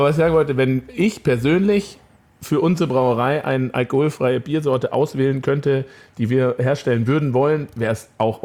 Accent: Munich, Bavaria, Germany; ich komme aus dem Süden von München, da wächst man in Anführungszeichen mit anderen Weißbieren auf.

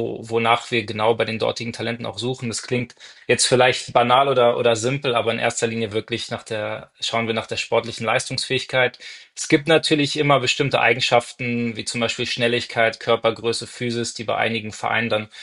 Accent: Berlin, Germany; ich bin in Berlin aufgewachsen und habe dort als Schüler das französische Gymnasium besucht

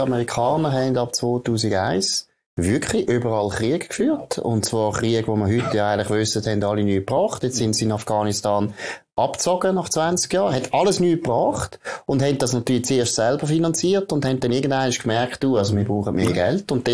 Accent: Baden, Aargau, Switzerland; ich bin in Baden aufgewachsen

